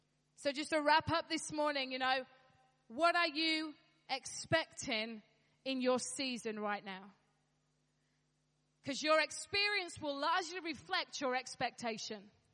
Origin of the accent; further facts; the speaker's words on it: Yorkshire and the Humber, United Kingdom; I'm a Yorkshire lass, and that I grew up with that.